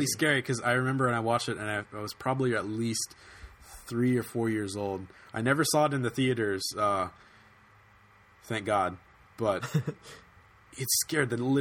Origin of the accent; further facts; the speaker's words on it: Hawthorne, California, United States; Yeah, I'm from California. I like to think of myself as from Santa Barbara, California. But I was born and grew up in a town just outside of Los Angeles called Hawthorne.